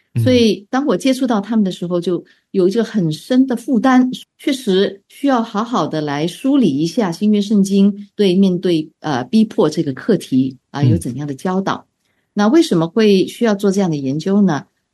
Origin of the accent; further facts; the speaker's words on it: Singapore; 我是土生土长的新加坡人